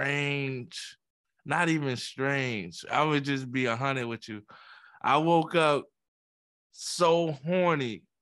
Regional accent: Bronx, New York, United States; it's everybody I know and I grew up with in the Bronx

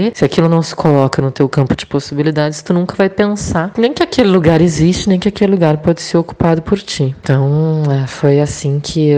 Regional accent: Porto Alegre, Rio Grande do Sul, Brazil; Mas eu sou de Porto Alegre e não tinha um curso de cinema lá.

